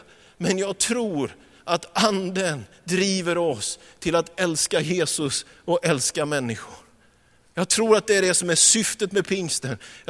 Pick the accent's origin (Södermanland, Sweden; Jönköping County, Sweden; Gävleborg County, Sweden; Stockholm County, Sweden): Jönköping County, Sweden; Vetlanda; Hemma i Vetlanda.